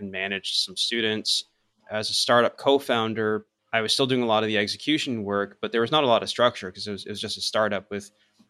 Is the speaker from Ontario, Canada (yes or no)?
yes; Ontario, Canada; also born or lived in Romania / South Korea; I was, raised in a small town 2 hours east of Toronto, did my undergrad in Toronto, graduate school in Toronto, MBA, almost Toronto, 2 hours west of Toronto in London, Ontario.